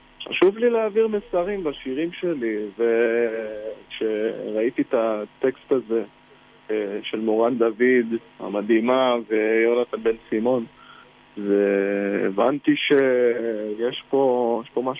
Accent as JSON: {"language": "Hebrew", "town": "Ma'ale Adumim", "region": "West Bank", "country": "Palestine", "tie": "born or raised there", "said": "אני גדלתי במעלה אדומים, ומי שמכיר את המקום הזה יודע, ואגב אני כאילו בן 19"}